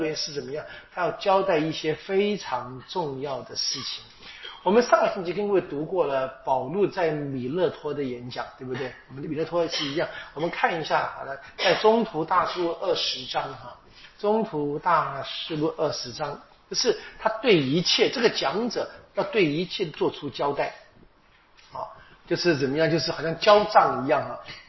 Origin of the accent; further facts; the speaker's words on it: Taiwan; 或者我们用我们台湾话说吧，